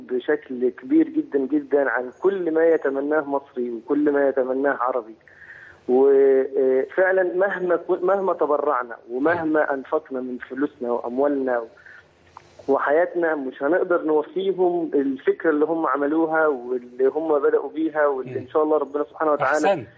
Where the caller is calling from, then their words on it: United Arab Emirates; والله أنا بتكلم من الإمارات